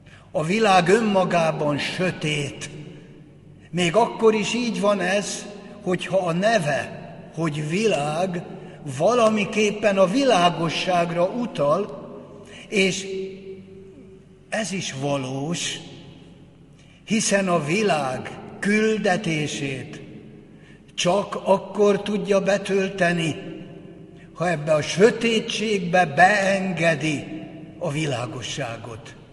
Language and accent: Hungarian; Hungary; akkor bizony el kell gondolkodnunk azon a helyzeten, amiben ma van Európa, és ma mi magyarok is vagyunk